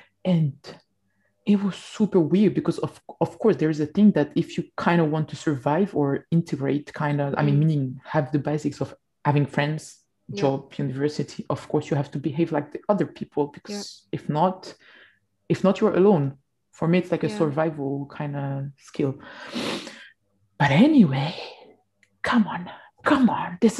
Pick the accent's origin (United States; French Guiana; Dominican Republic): French Guiana; accent: French Guianese; now in France; Guiana to France. From France to France. That was really, really weird. And I just learned to unlearn my accent